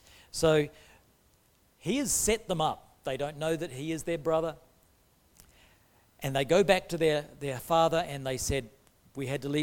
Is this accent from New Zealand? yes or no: yes; New Zealand; now in Australia; I got my citizenship along with Lil and our family as we came from New Zealand to Australia about 18 years ago. We became citizens down in a ceremony in Perth. We're now citizens of Australia.